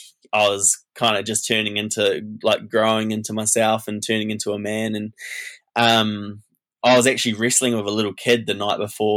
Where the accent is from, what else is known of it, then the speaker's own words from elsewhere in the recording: Rotorua, Bay of Plenty, New Zealand; Like, I'm from Rotorua, and like you know, like local favorites and stuff like that.